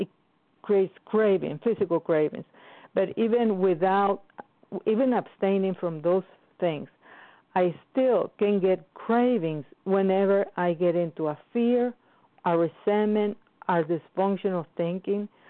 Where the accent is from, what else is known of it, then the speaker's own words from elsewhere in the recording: Wisconsin, United States; I'm from Wisconsin.